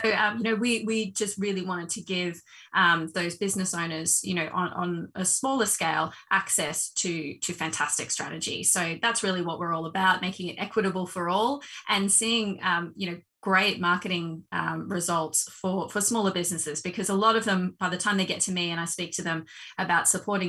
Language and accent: English; Australia; I'm Australian, born and bred here in Oz. I'm a mom of three.